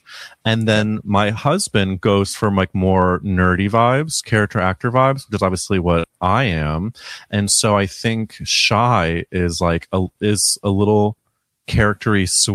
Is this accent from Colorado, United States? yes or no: no; Missouri, United States; I went to NYU, where I'm from Missouri, so I didn't know any of this.